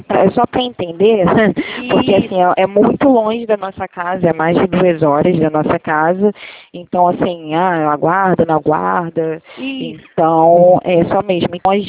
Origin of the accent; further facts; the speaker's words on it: Rio de Janeiro, Brazil; Sou do Rio de Janeiro.